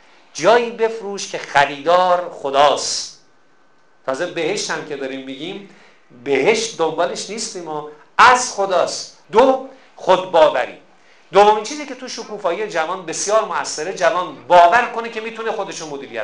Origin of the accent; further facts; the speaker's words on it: Mashhad, Razavi Khorasan, Iran; اب بچه های خوبه، همین شهر خودمون هم هست، مشهدی